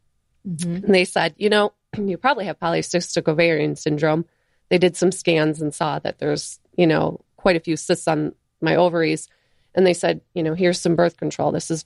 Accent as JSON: {"language": "English", "town": "Buffalo", "region": "New York", "country": "United States", "said": "And I'm from Buffalo, New York, so it is cold there."}